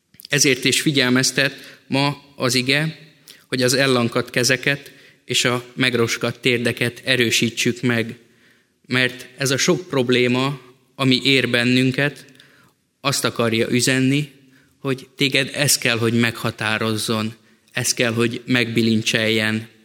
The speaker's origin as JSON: {"language": "Hungarian", "region": "Great Hungarian Plain", "country": "Hungary", "said": "amit az Alföldön, ahonnan származom, könnyen ki tud próbálni az ember"}